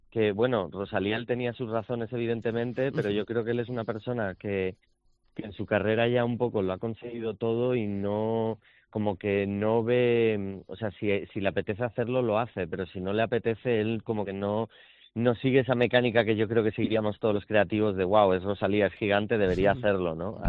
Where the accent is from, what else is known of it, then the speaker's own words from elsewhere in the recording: Madrid, Community of Madrid, Spain; also born or lived in Santander / Suesa; Yo nazco en Santander, luego yo crecí en Madrid, pero bueno, para mí mi familia vive en Sueza y yo soy de Sueza, básicamente.